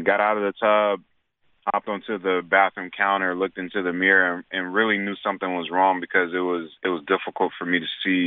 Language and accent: English; Raleigh, North Carolina, United States; I grew up in Raleigh, North Carolina, and I remember coming home from school.